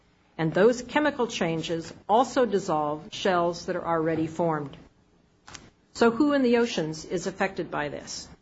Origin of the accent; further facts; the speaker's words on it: Oregon, United States; They occur in the millions off the coast of my home state of Oregon